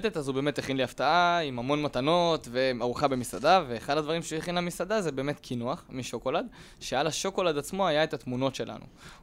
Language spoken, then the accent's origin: Hebrew; Rosh HaAyin, Central District, Israel; now in Tel Aviv, Israel; אני במקום מראש העין, היום גר בתל אביב.